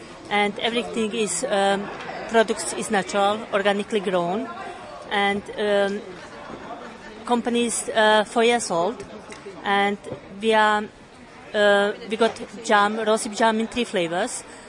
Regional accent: Croatia; English is a second language; Yeah, I am from Croatia.

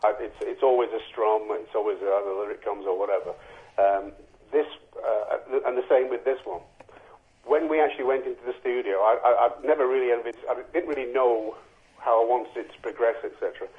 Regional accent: Barnsley, Yorkshire and the Humber, United Kingdom; Oh, my word, I'm from Barnsley.

